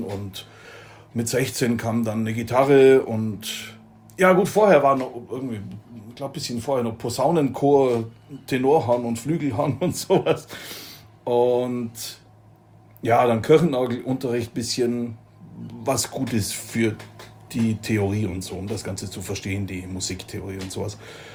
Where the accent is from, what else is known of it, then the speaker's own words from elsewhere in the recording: Bavaria, Germany; ich bin eigentlich aus dem Allgäu. Ja, praktisch ein zugewanderter Flüchtling oder so.